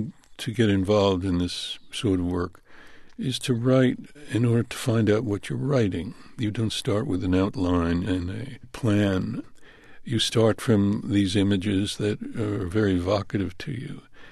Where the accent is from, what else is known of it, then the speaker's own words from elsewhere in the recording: United States; I think really of myself as a national novelist, as I'm an American novelist writing about my country.